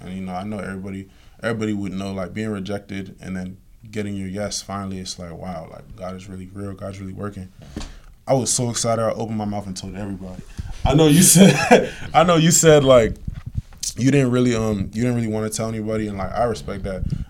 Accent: Maryland, United States; Like, I grew up in Maryland my whole life.

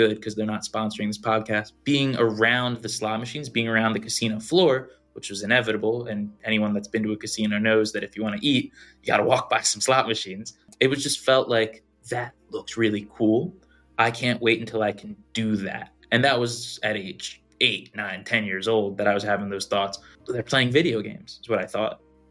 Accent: New Jersey, United States; Growing up in South Jersey, we were about 45 minutes to an hour, depending on traffic, to the casinos in Atlantic City.

